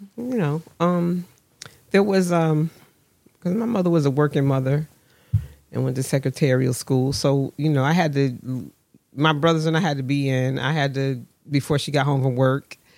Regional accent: New Haven, Connecticut, United States; I grew up in Dixville and Newhallville. My grandparents lived on Reed Street, spent a lot of time over there, went to Ivy Street School.

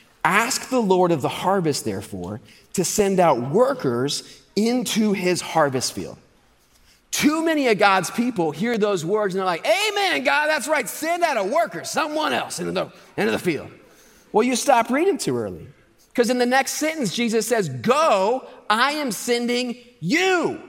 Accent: Ohio, United States; And so I have a proposal for my home state of Ohio.

